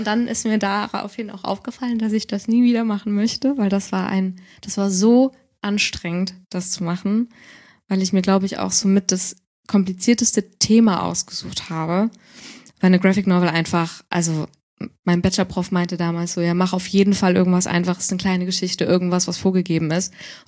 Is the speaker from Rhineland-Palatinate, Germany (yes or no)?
yes; Neuwied, Rhineland-Palatinate, Germany; Ja, in meiner Heimatstadt Neuwied.